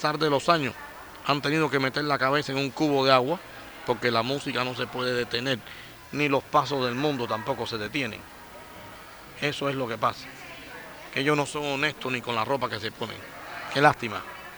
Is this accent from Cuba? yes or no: yes; Cuba; Y sigo luchando en mi país por nuestra música cubana